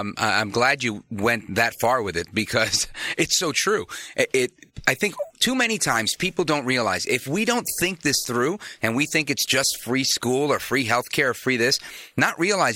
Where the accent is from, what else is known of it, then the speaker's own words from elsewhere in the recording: Brooklyn, New York, United States; born there; now in New Jersey, United States; I was born in Brooklyn, moved across the river into Jersey.